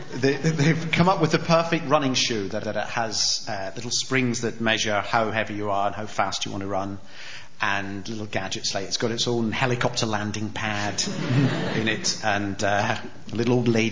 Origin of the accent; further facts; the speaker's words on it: Scotland, United Kingdom; I have to say, being a Scottish-Italian, it's fantastic watching the English rugby team at the moment.